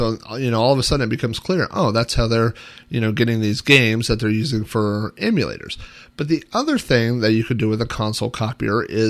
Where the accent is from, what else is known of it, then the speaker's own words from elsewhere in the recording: Oklahoma, United States; as a kid and growing up in the Midwest, in the middle of Oklahoma